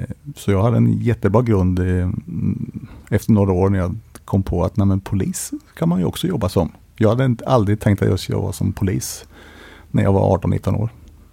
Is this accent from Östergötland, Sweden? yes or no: yes; Mjölby, Östergötland, Sweden; Hemma i Mjölby, jag är en östgöte i grunden